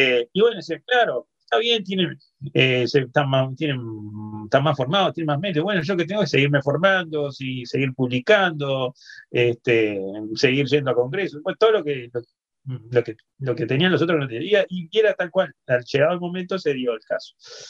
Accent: Montevideo, Uruguay; yo ahora vivo acá en Barrio Sur, pero bien, me crié en Colón hace poco, viví siempre en Colón

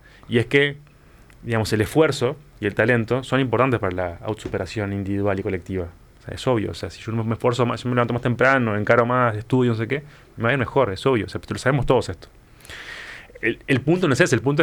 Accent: Uruguay; ya hemos acordado colectivamente como sociedad uruguaya

